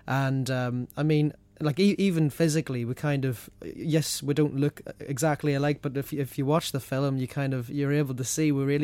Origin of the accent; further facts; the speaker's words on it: Annahilt, Northern Ireland, United Kingdom; I'm out by Annahilt.